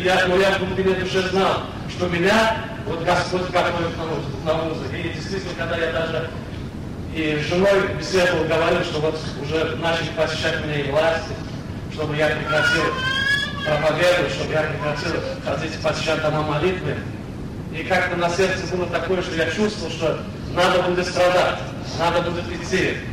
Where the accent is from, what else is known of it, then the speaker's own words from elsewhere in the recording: Turkmenistan; и в нашей стране, вы знаете, среди туркмен, и я сам туркмен